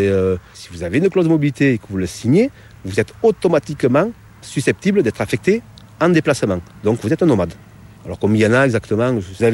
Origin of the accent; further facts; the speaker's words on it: Bollène, Provence-Alpes-Côte d'Azur, France; moi je suis natif de Bolène. Bolène, c'est la ville limitrophe de la centrale de Tricastin.